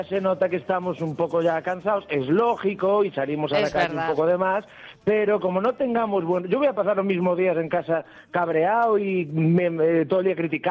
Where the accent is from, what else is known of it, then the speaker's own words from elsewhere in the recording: Galicia, Spain; now in Madrid, Spain; Bueno, llevo el acento a cuestas, que es un honor y un orgullo